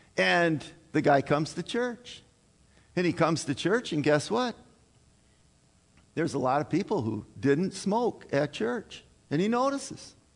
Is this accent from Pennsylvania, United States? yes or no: no; Minnesota, United States; I can remember, you know, when I grew up on the Iron Range, there was a person who said this.